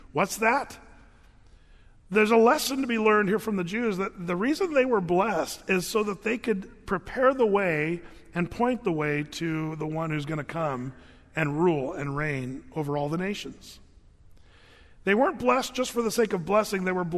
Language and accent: English; United States; born there; You and I were blessed to be born in this country.